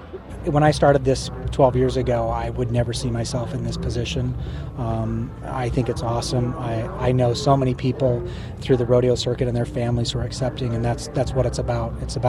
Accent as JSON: {"language": "English", "region": "Wyoming", "country": "United States", "tie": "born or raised there", "also_born_or_lived": "Montana", "said": "living in Montana at the time and growing up in Wyoming"}